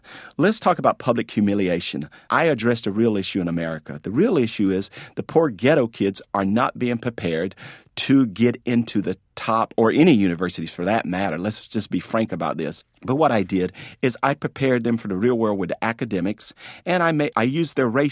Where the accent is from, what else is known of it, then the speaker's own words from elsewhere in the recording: the South, United States; I grew up in the South back in the 50s and the 60s.